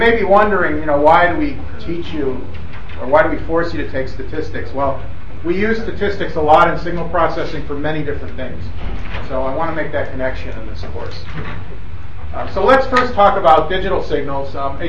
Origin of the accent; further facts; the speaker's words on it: Chicago, Illinois, United States; I grew up in Chicago where unions were really big.